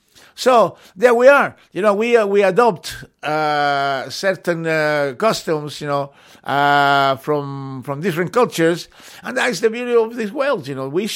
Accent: England, United Kingdom; So, yeah, we came when we were really, really young, you know, and we grew up in England, you know. I've been here 50 years, can you imagine that?

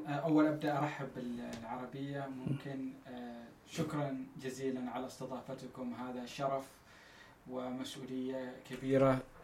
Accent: Medina, Medina Province, Saudi Arabia; moved away as an adult; now in Sheffield, United Kingdom; I'm a resident here in Sheffield. I grew up in Saudi Arabia, in Medina.

